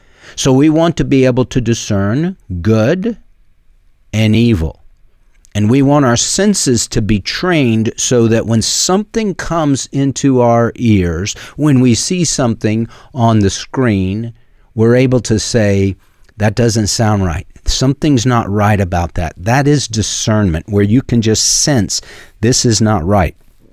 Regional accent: Los Altos, California, United States; I grew up in California, in Los Altos, California, which is fairly close to San Jose and Stanford

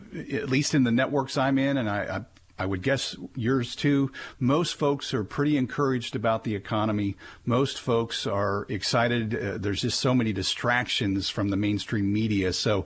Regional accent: Missouri, United States; You being from Arkansas, and I'm from the Show Me State, Missouri.

